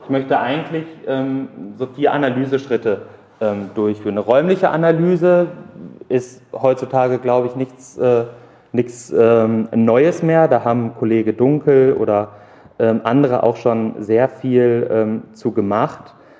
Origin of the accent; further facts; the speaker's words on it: North Rhine-Westphalia, Germany; ich bin im Kreis Lippe groß geworden